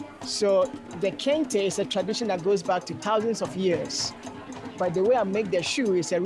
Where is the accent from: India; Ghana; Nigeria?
Ghana; now in Texas, United States; I'm originally from Ghana, but we live in Texas now.